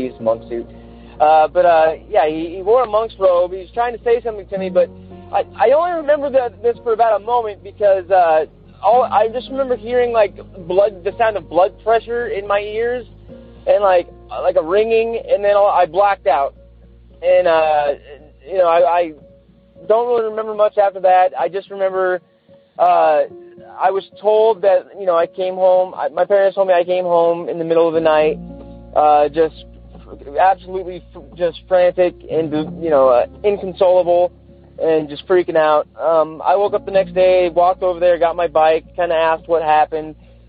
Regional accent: St. Helens, Oregon, United States

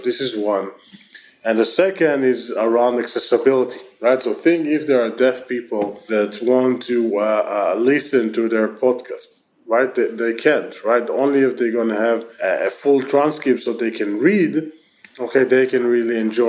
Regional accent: Israel; accent: Israeli; English is a second language; because you hear, for instance, my terrible Israeli accent, right?

